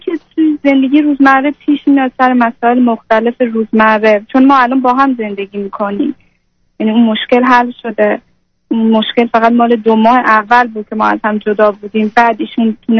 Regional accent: Iran; moved away; من از ایران که اومدم اینجا، شهری که من دانشجو هستم با شهری که ایشون کار میکرد متفاوت بود.

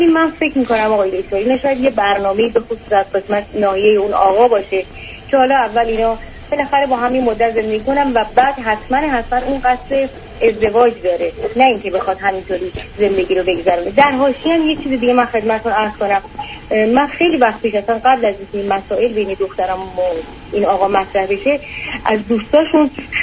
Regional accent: Iran; بالاخره ما ایرانی هستیم، یه رسم و رسوماتی داریم

